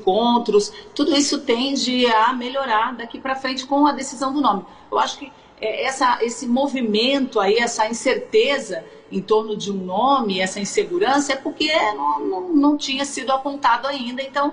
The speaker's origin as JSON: {"language": "Portuguese", "region": "São Paulo", "country": "Brazil", "said": "É lógico que eu sou aqui do estado de São Paulo"}